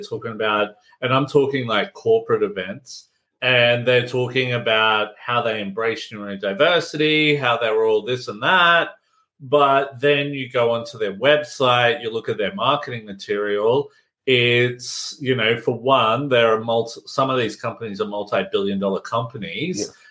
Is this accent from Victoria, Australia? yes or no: no; Brisbane, Queensland, Australia; Well, I'm a Broncos fan. I come from Brisbane